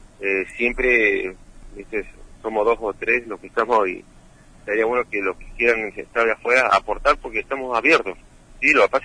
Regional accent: Los Antiguos, Santa Cruz, Argentina; acá zonal entre nosotros, que soy de Los Antiguos

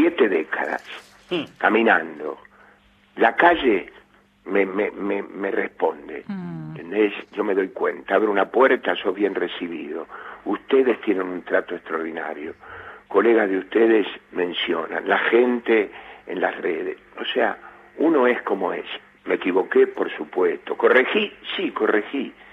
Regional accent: Cuba; moved away; yo me vine de Cuba. ¿Ves? Yo me vine de Cuba.

